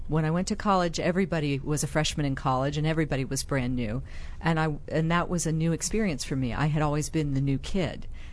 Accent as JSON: {"language": "English", "region": "Virginia", "country": "United States", "also_born_or_lived": "Germany", "said": "Well, I say I'm from Virginia, but my father was in the military, so I moved up until I went to high school, and I was born in Germany."}